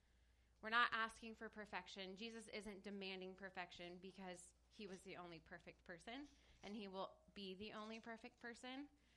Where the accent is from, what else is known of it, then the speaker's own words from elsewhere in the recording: United States; Excuse you. I'm American.